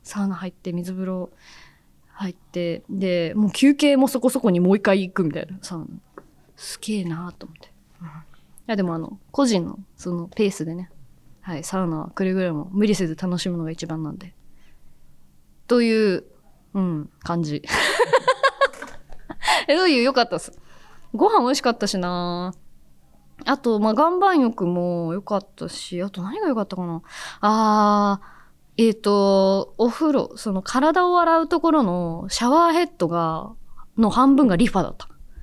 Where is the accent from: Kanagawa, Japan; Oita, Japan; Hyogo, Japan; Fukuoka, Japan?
Oita, Japan; 出演者の中の一人のアナウンサーが自分と同じ大分県出身で